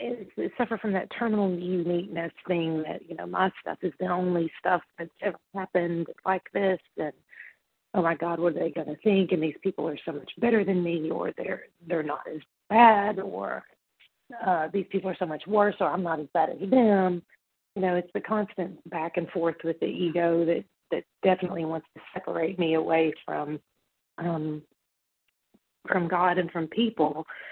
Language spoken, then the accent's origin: English; Tennessee, United States; And I'm from Tennessee.